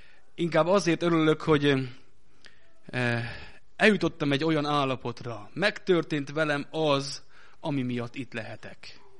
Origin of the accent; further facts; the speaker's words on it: Hungary; moved away as an adult; now in Gheorgheni, Romania; Magyarországi születésű vagyok, Magyarországon nevelkedtem, hosszú ideig ott éltem, és hát a Jóisten elhívásának a következménye az, hogy most Gyergyószent Miklóson élünk a családommal